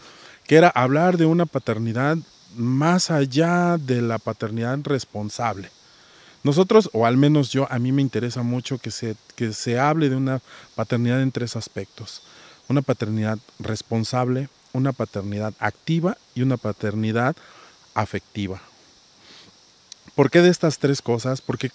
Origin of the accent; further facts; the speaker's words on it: Xalapa, Veracruz, Mexico; de Jalapa